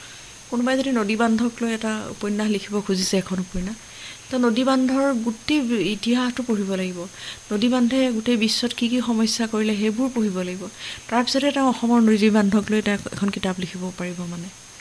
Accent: Assam, India; হয়, যিহেতু আৰু মই অসমীয়া, অসমীয়াৰ নহয় সেইটো কাৰণে অসমীয়া।

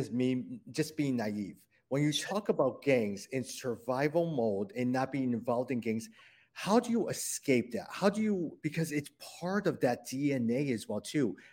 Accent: Chicago, Illinois, United States; I know, for instance, like born and raised in Chicago, my parents immigrated when I was in 1972. I was born in 1977.

